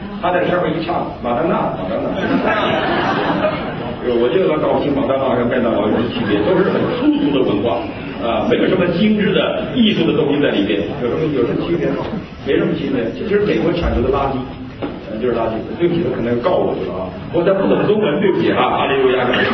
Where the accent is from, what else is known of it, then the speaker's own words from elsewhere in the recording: Northeast China, China; 我小的时候，我们的老家都敬拜偶像，敬拜的你想都想不通什么东西，黄鼠狼，东北人敬拜黄鼠狼。